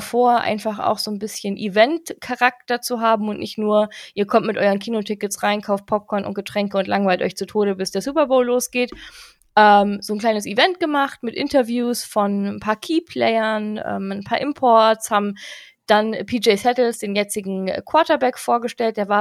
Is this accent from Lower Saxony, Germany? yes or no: yes; Braunschweig, Lower Saxony, Germany; born there; Ich bin in Braunschweig geboren